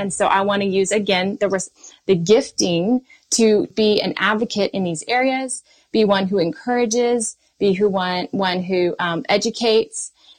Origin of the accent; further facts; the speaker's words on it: the South, United States; now in New York, United States; We moved to Manhattan from the South.